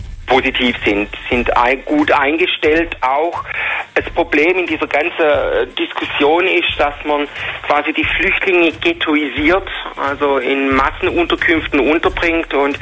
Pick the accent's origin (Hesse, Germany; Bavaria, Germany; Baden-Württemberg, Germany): Baden-Württemberg, Germany; Rottweil; Also ich wohne in Rottweil, ich bin gebürtig aus Rottweil, wohne da, aber der Bischof hat mich ins obere Schlichemtal geschickt.